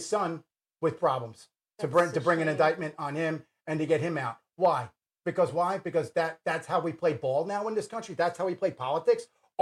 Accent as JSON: {"language": "English", "region": "New York", "country": "United States", "tie": "born or raised there", "also_born_or_lived": "New Jersey", "said": "I grew up in New York and North Jersey and saw everything that went on in New York and New Jersey."}